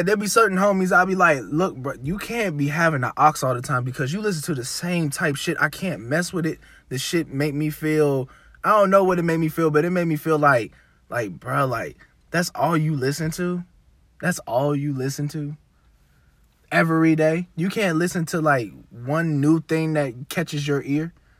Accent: Cleveland, Ohio, United States; I'm from Cleveland, man.

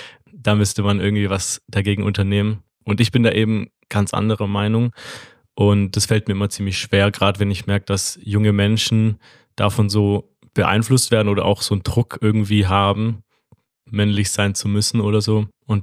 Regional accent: Bonlanden, Baden-Württemberg, Germany; now in Ludwigsburg, Germany; Ich komme aus Bonlanden. Wohne aber jetzt gerade auch in Ludwigsburg in einer WG, weil ich auch an der Evangelischen Hochschule studiere

